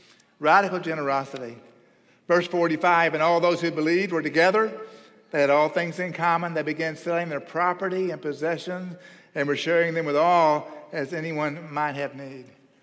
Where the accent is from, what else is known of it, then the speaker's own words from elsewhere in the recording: Oklahoma, United States; now in Texas, United States; I live in Texas, and we don't have any rocks like that. I was raised in Oklahoma, and I promise you the Dust Bowl has no rocks like that.